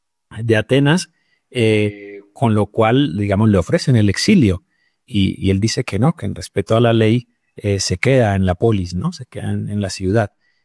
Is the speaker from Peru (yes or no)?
no; Colombia; moved away as an adult; now in Spain; yo soy un migrante colombiano en España desde hace 15 años y en 2008 cuando llegué a España